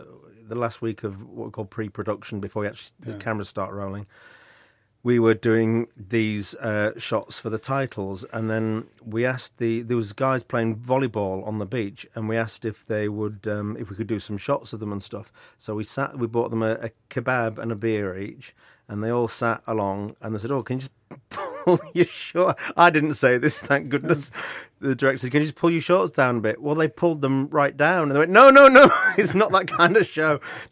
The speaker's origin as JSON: {"language": "English", "town": "Hull", "region": "Yorkshire and the Humber", "country": "United Kingdom", "said": "I came up north. I'm from up north. I'm from Yorkshire."}